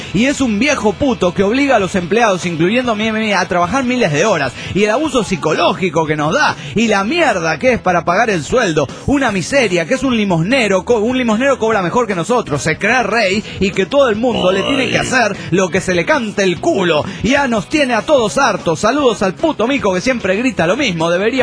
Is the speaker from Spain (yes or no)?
no; Misiones, Argentina; Hola, soy el gringo de Misiones.